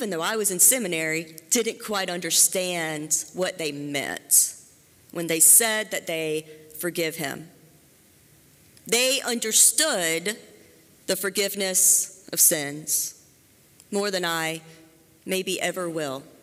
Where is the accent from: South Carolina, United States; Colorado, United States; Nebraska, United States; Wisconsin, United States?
South Carolina, United States; a man entered a church in my home state of South Carolina in Charleston.